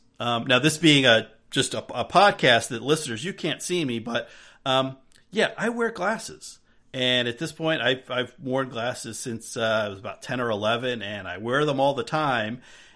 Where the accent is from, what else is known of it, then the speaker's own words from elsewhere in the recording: New Jersey, United States; Growing up in New Jersey, one time, a group of friends, we decided